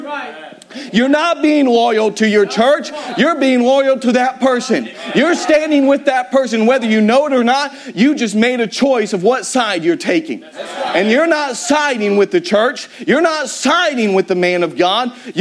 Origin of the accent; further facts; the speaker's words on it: the South, United States; hey, I'm from the South. I'm supposed to be unlearned and uneducated, right?